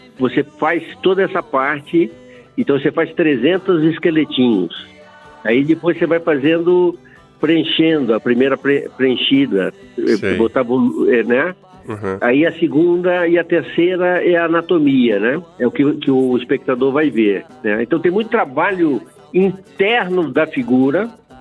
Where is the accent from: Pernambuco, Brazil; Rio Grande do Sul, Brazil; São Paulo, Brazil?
Rio Grande do Sul, Brazil; é da minha terra.